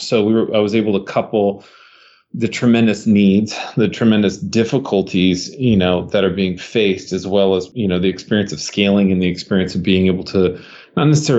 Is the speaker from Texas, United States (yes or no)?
no; Ormond Beach, Florida, United States; even in my home growing up in Ormond Beach, which was the next town over